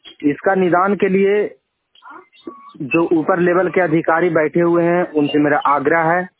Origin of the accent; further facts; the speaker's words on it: Nima, India; ग्राम नीमा टोला चौरा के निवासी हैं।